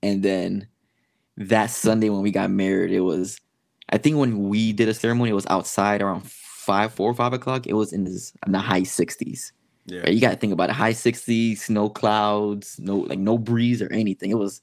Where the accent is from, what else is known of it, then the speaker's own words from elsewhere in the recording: Florida, United States; We're both from South Florida, mm-hmm.